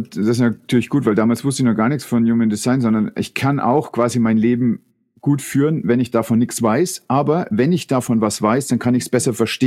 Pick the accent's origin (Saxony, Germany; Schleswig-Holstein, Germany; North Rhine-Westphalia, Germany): Schleswig-Holstein, Germany; also born or lived in Bremerhaven; Also meine Frau und ich haben eine Zeit lang in Bremerhaven gelebt und dann wollten wir weiter nach Norden, wir kommen aus Schleswig-Holstein